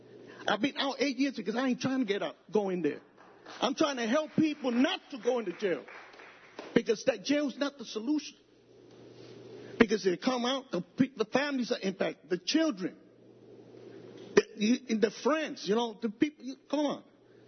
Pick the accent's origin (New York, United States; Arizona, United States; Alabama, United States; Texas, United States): New York, United States; Freeville; I'm from Freeville.